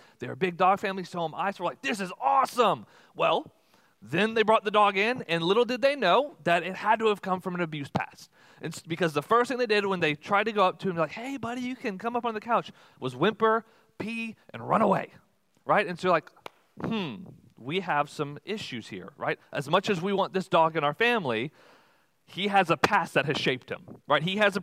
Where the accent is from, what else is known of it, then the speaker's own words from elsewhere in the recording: Texas, United States; We grew up in Texas, and so down in Texas, there's this national park called Big Bend National Park